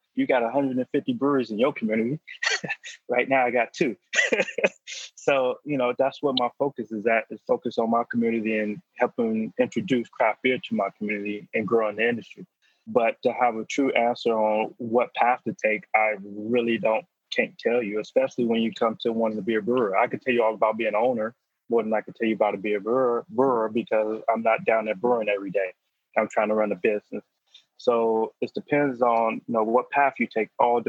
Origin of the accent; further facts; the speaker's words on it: Chicago, Illinois, United States; I come from Chicago. I was born and raised in the projects.